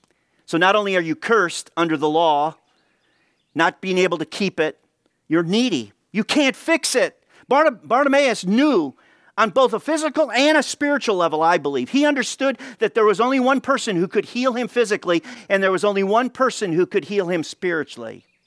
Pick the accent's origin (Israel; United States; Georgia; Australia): United States; Chicago, Illinois; I grew up in Chicago.